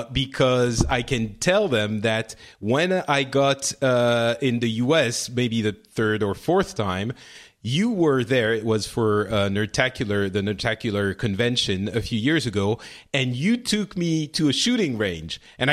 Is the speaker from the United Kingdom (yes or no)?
no; France; I'm from France